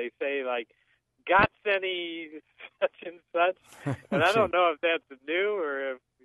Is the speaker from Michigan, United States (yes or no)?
yes; Detroit, Michigan, United States; No, I grew up in Detroit.